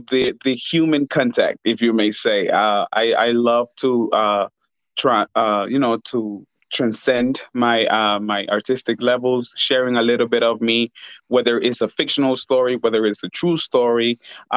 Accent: Honduras; now in United States; I am originally from Honduras, and my background is Garifuna, which is a mix of Arawakan Indians from the island of Saint Vincent with West African, with West Africans.

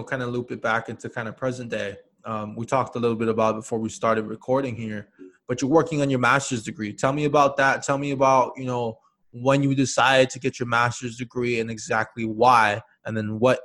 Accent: Hawaii, United States; You know, for me, I grew up in Hawaii, and we did have minor league.

